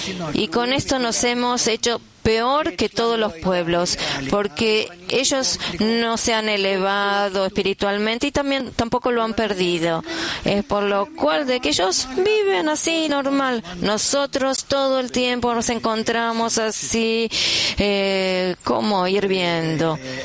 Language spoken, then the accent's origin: Spanish; Netanya, Central District, Israel; y soy de Netanya.